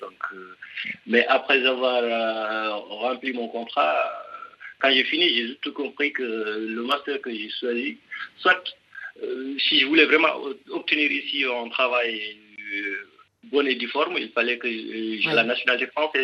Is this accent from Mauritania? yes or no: yes; Mauritania; moved away as an adult; now in Paris, France; Oui, je suis mauritanien, étudiant en France depuis maintenant 6 ans.